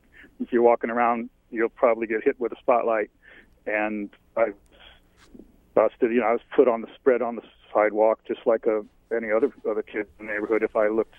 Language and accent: English; Altadena, California, United States; now in Poulsbo, United States; No. Altadena, which is just a little ways north of Pasadena, just between Pasadena and the mountain.